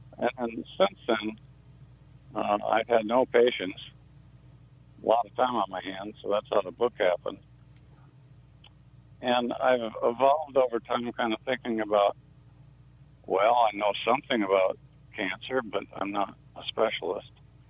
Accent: Big Rapids, Michigan, United States; I'm originally from Michigan, spent 18 years in Big Rapids

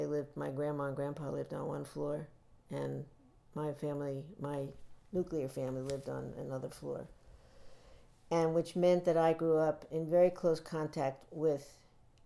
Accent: New York City, New York, United States; I grew up in Brooklyn, New York, which is the center of the universe, in my opinion. I grew up, about a mile from Sheepshead Bay

